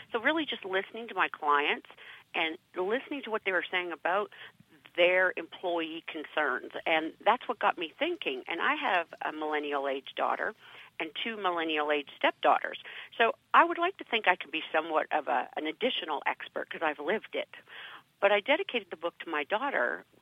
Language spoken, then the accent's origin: English; Canada; now in United States; I'm actually Canadian, and I relocated to the U.S. about 14 years ago.